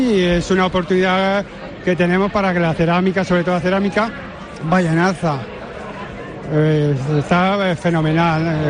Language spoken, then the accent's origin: Spanish; Puente del Arzobispo, Castilla-La Mancha, Spain; Sí, somos cuatro de Puente y uno de Talavera.